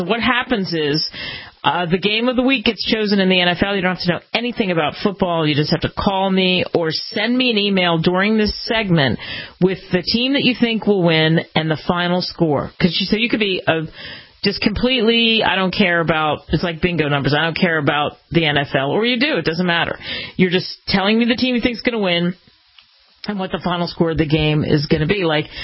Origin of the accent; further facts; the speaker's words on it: Philadelphia, Pennsylvania, United States; now in Texas, United States; And even though I'm from Philadelphia and now I'm in my adopted state of Texas, the great state of Texas